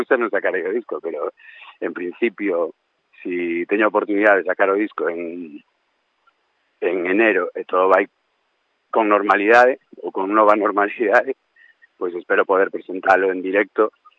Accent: Salcedo, Galicia, Spain; eu son de Lugo, un concello que se chama Pobra de Brollón, bueno, son de un pueblo que pertenece a ese concello, que se chama Salcedo.

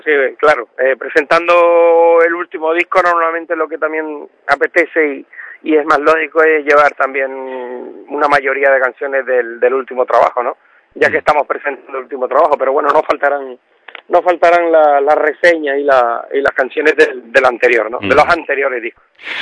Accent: Canary Islands, Spain; Los canarios somos muy parecidos en ese sentido y somos, los canarios también somos muy acogedores como los gallegos.

